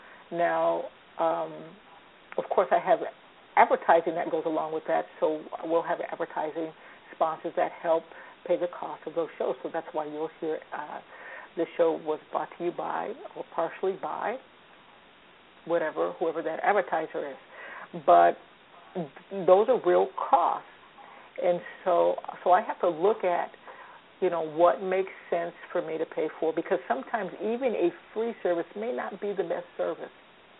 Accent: Illinois, United States; now in California, United States; I'm from the Midwest, so it's flatlands in Illinois, and California just gives you that beautiful, beautiful view.

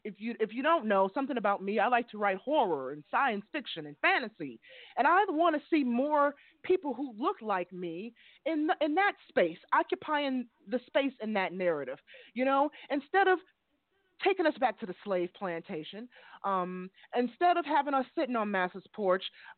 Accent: Chicago, Illinois, United States; You know that Shy Town. We're from the Shy. And if you're from the Shy, we talk fast.

